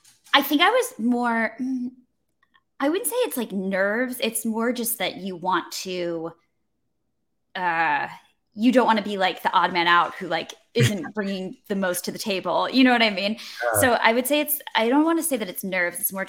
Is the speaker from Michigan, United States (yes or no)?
yes; Detroit, Michigan, United States; And this was like, I grew up in Detroit, but I would come visit the city and visit my friends from summer camp.